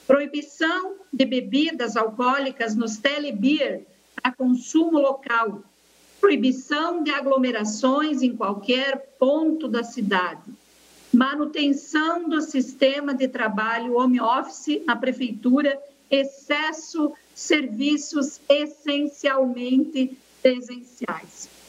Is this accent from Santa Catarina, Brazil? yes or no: yes; Chapecó, Santa Catarina, Brazil; Eu sou de Chapecó, eu acompanhei muito de perto a situação do Covid em nosso município.